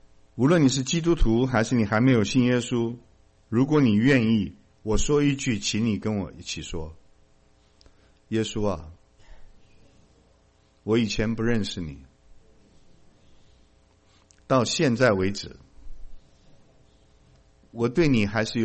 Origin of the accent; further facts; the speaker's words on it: China; 咱们中国人有个好处，最识相。我们中国人呢是宁可信其有不可信其无啊。